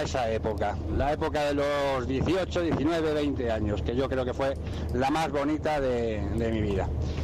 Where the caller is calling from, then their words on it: Madrid, Community of Madrid, Spain; de Madrid